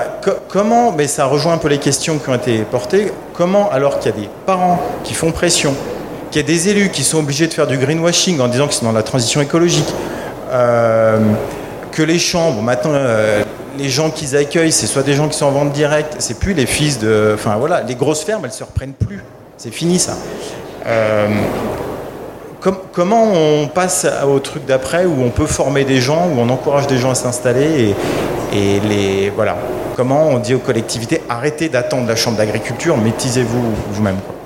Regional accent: Auvergne-Rhône-Alpes, France; Moi, je viens du département de l'Ain.

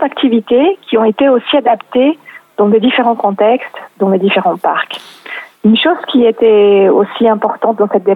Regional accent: Brazil; French is a second language; now in Paris, France; moi je suis brésilienne

